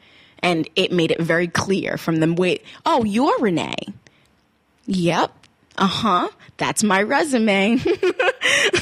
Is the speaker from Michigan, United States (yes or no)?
no; Maine, United States; But yeah, growing up in Maine is interesting as far as racism. I've had my good share of events here because of my skin color.